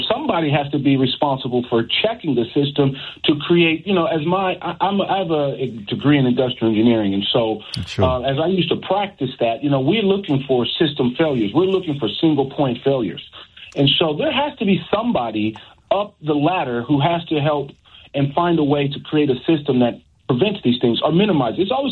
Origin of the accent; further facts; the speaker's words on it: United States; moved away as an adult; now in Derby, United Kingdom; I'm a long-time listener from the United States, but I'm transplanted here to the UK. I've lived here for quite a long time.